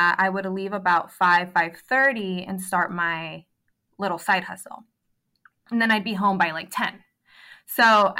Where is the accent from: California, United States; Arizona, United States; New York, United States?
California, United States; San Diego; I am 27 years old. I am from San Diego.